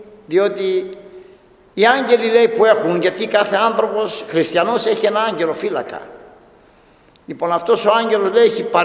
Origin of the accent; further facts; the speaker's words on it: North Aegean, Greece; Εγώ είμαι από Τυχείο, είμαι Χιώτης, από τα βορειόχωρα μάλλον.